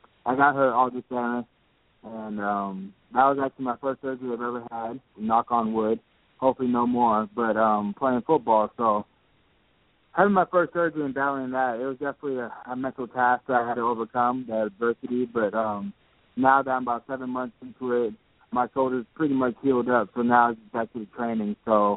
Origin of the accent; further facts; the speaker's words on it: California, United States; It has to be the Warriors, man. Grew up in the Bay Area, born and raised in the Bay Area.